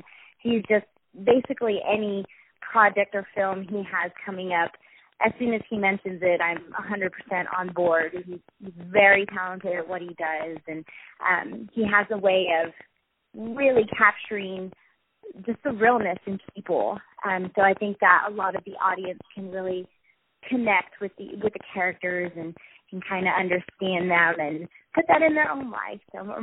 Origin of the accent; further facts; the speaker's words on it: Kingsville, Texas, United States; now in San Antonio, United States; And I'm originally from Kingsville, Texas, a small town.